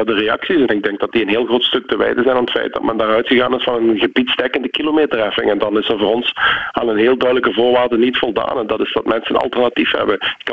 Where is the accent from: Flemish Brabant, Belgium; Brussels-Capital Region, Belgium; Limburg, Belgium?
Limburg, Belgium; U zal het waarschijnlijk al aan mijn stem gehoord hebben dat ik uit Limburg kom.